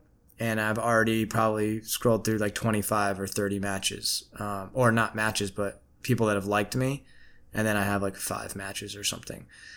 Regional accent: New York, United States; So basically just saying like, I'm cool, like I'm down to earth and I'm from New York.

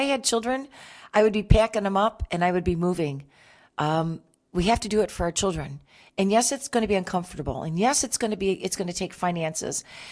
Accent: Michigan, United States; And I have a lot of family in Michigan. I'm originally from Michigan.

